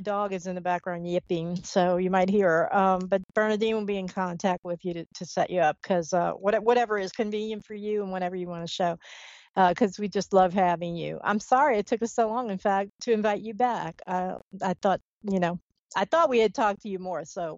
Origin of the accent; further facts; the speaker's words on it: New Orleans, Louisiana, United States; I mean, I'm from New Orleans. What do you think?